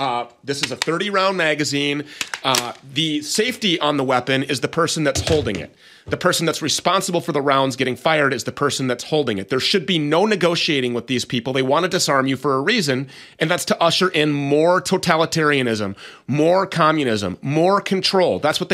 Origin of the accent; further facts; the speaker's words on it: Minnesota, United States; Now here in my home state of Minnesota